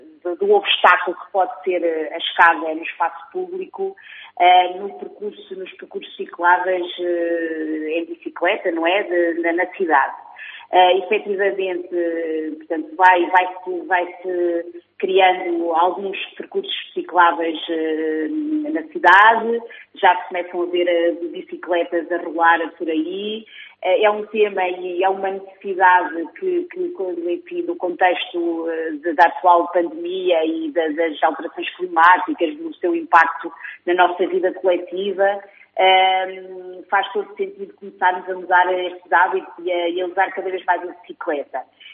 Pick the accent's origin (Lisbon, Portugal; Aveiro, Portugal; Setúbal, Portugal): Aveiro, Portugal; Oiã; now in Aveiro, Portugal; pela cidade de Aveiro, vivo cá há cerca de 25 anos, sou natural de Oiã, Oliveira do Bairro. Estudei em Lisboa, portanto tive alguns os anos de licenciatura fora daqui, mas já estou cá a trabalhar há cerca de 20 anos.